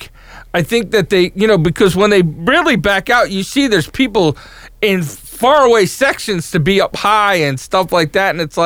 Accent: Long Island, New York, United States; is it me because I'm from Long Island and it's all sandy?

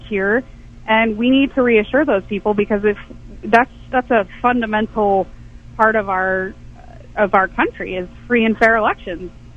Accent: United States; It's hard, I think, for me as an American to believe or stomach the fact that our elections might be compromised.

